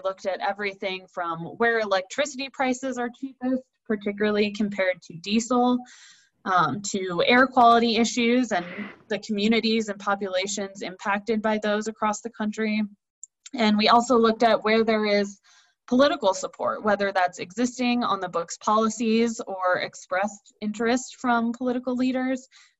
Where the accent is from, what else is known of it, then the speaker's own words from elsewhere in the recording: Colorado, United States; here in my home state of Colorado.